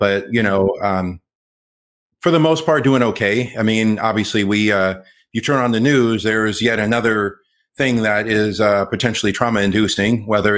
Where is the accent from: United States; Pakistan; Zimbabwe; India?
United States; Los Angeles, California; So I grew up here in Los Angeles. I'm LA through and through. I went to UCLA, go Bruins.